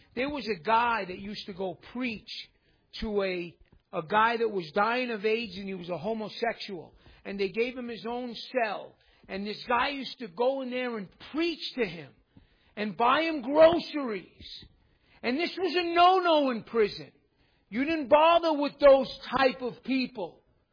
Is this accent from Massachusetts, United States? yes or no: no; New York, United States